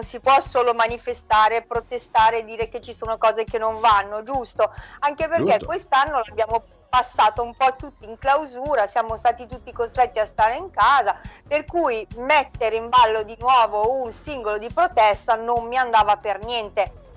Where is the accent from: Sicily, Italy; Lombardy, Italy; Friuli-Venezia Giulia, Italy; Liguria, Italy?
Lombardy, Italy; Milan; born there; now in Senigallia, Italy; io sono nata a Milano, per cui si può dire milanese, mamma pugliese di Foggia, Ortanovo, provincia di Foggia, papà di Castelgiuvigiano